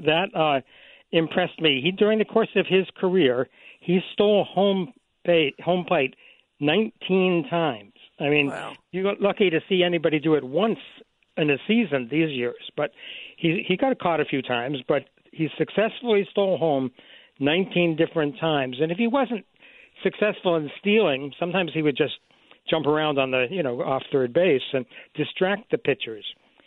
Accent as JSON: {"language": "English", "town": "Boston", "region": "Massachusetts", "country": "United States", "tie": "born or raised there", "said": "I grew up in Boston, and I remain mortified that the Red Sox had the chance to sign him in 1945 and didn't."}